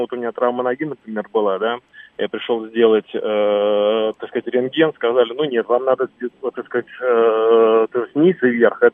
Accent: Moscow, Russia; я сам москвич

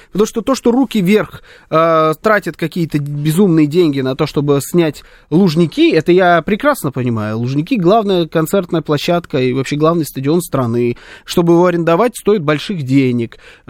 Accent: Sochi, Krasnodar Krai, Russia; Я один раз бесплатно выступлю в родном Сочи, например, на Дне города, потому что это мой родной город.

